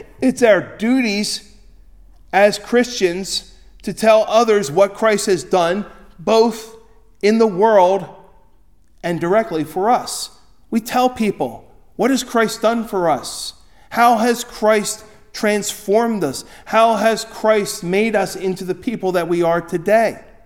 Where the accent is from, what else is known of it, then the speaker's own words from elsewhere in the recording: Atlantic City, New Jersey, United States; born there; I was born in Atlantic City. I probably, given my druthers, would have been born anywhere else, you know. But instead, I was born in Atlantic City.